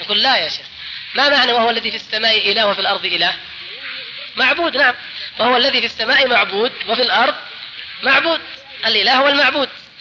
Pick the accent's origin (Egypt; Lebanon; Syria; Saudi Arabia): Egypt; moved away; أنا مصري أعمل هنا، وإذا ذهبت إلى القاهرة